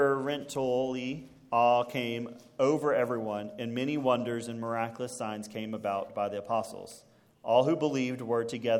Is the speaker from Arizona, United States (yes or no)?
no; Scurry, Texas, United States; without my church family that I grew up with back in Scurry, Texas.